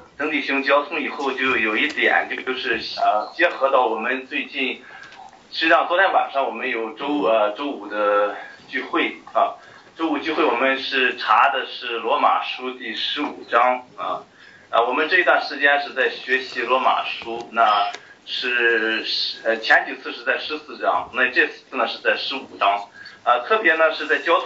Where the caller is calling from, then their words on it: Newark, New Jersey, United States; 在纽瓦克这边。